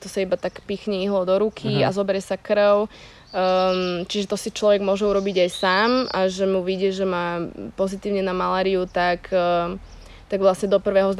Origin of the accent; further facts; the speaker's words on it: Bratislava, Bratislava Region, Slovakia; vlastne som z Bratislavy a teraz som sa ocitla tu na, kde mám na okolí veľmi krásne miesta